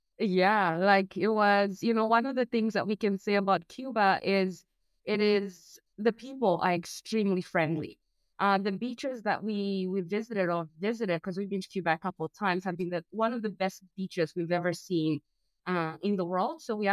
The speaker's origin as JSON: {"language": "English", "country": "Zambia", "moved": "yes", "lives_now": "Canada", "said": "I'm originally from Africa. I've been in Canada for 17 years now, and I'm originally from Zambia, and but we're based in Canada full time."}